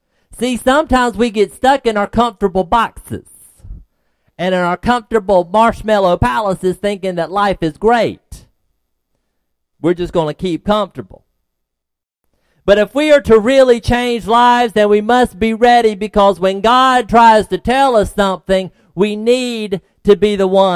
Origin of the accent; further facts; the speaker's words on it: Georgia, United States; now in Florida, United States; when I first moved to Florida, when I was growing up in Georgia in the country in the backwoods, Florida was a nice place to visit.